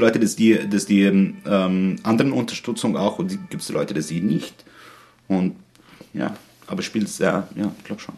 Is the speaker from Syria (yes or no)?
yes; Syria; German is a second language; Und dann einer hat mich gefragt, woher kommst du? Und aus Syrien.